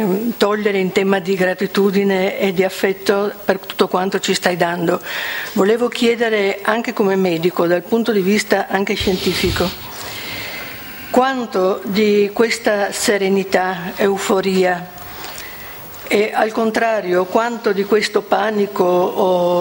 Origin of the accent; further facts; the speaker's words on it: Trieste, Friuli-Venezia Giulia, Italy; vengo da Trieste.